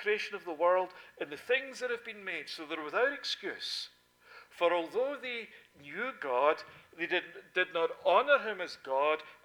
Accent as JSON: {"language": "English", "region": "Scotland", "country": "United Kingdom", "tie": "born or raised there", "said": "I remember as a kid, growing up in Scotland"}